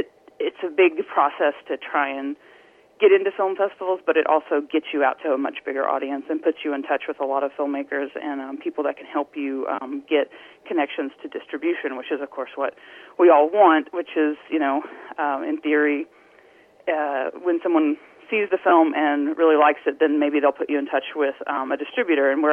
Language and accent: English; Paragould, Arkansas, United States; I mean, I grew up in Paragould. I lived here all my life. I graduated high school from here, and I moved away for college and to work in Los Angeles, but I've come back now